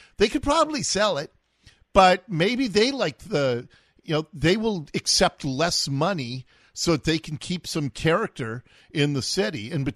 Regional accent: Seattle, Washington, United States; I grew up in Ballard. I always think of the heart of Crown Hill, the hub, as being 80th and 15th.

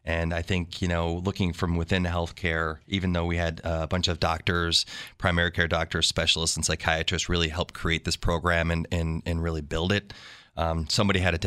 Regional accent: Buffalo, New York, United States; I grew up in South Buffalo and, you know, we grew up in a small neighborhood before social media.

